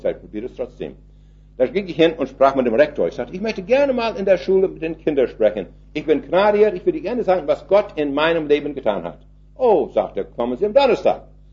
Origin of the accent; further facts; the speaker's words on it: Canada; ich brauche nur sagen, ich bin aus Kanada.